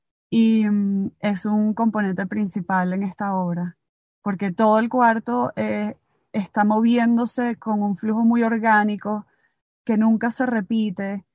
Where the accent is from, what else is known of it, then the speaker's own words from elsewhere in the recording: Venezuela; moved away; also born or lived in Switzerland; hace casi ya 20 años me fui de Venezuela y he vivido en muchos países. Contrastados uno del otro, me fui de Venezuela, bueno, como sabemos que es nuestro país, a Suiza